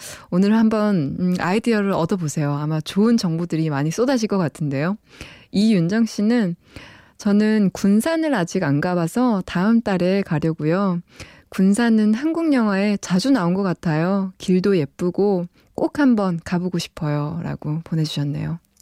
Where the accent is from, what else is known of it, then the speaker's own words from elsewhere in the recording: Busan, South Korea; born there; 저도 부산 금정구에서 태어났거든요.